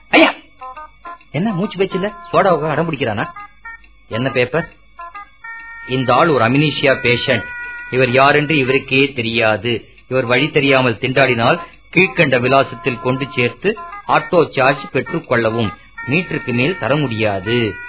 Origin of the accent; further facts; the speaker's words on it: Thanjavur, Tamil Nadu, India; Thanjavur.